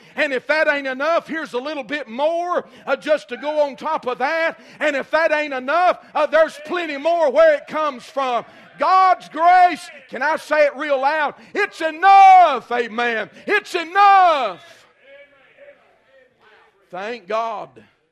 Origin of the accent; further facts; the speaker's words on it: Georgia, United States; And I grew up in Dawson County, Georgia. It was known for hot rods and Bill Elliott and all that kind of stuff.